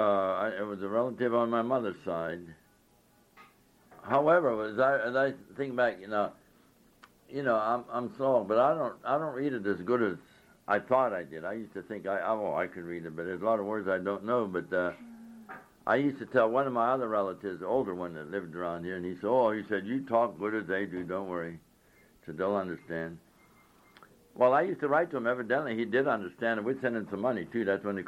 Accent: West Trenum, United States; born there; I was born in West Trenum, 1924.

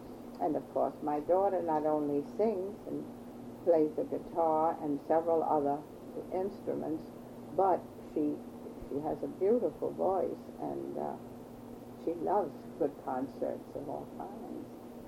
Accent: United States; But I think that my emphasis is still as an American.

